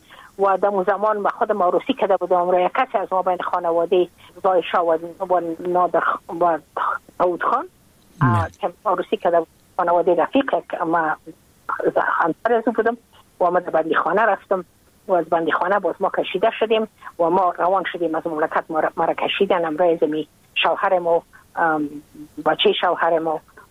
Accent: Afghanistan; moved away as an adult; now in United States; ما که از افغانستان بقا آمدم بله. من اون سال بودم 28 ساله

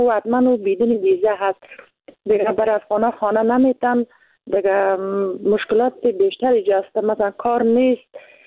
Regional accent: Afghanistan; چون ما افغان هستیم

